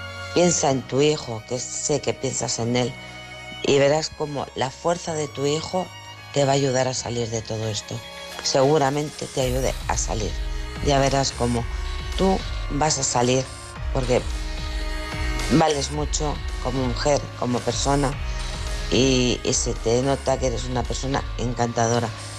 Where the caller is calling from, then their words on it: Alcorcón, Community of Madrid, Spain; de Alcorcón.